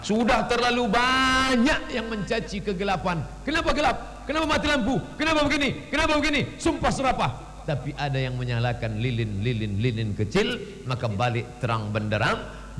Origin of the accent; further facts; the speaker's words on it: Aceh, Indonesia; Saya ini orang Aceh Ustaz, tapi diakui oleh bangsa Malaysia